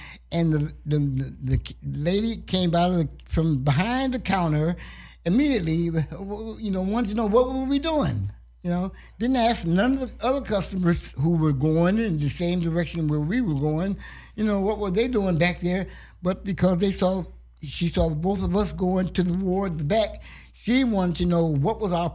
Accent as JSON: {"language": "English", "region": "Ohio", "country": "United States", "moved": "yes", "lives_now": "California, United States", "said": "I'm from Ohio. Originally."}